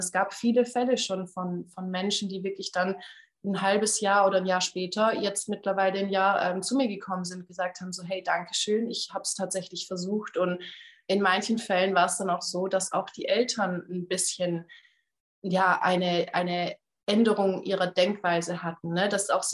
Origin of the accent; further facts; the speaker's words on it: United States; first language English; German is a second language; ich komme ja aus Amerika, deswegen denke ich immer ein bisschen auf Englisch, ich lerne ja auch auf Englisch